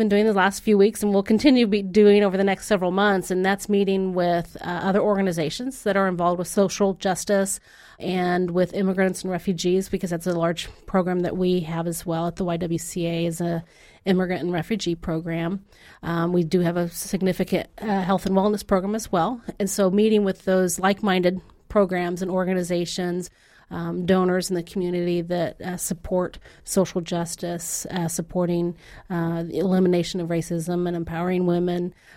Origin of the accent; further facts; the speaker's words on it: Tulsa, Oklahoma, United States; We're both from Tulsa and both have family here.